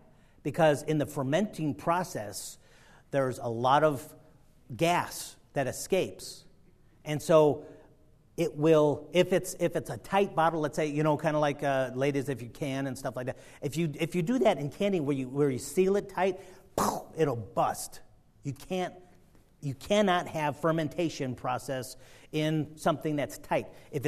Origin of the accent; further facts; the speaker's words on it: Sicily, Italy; Now, I'm from Sicily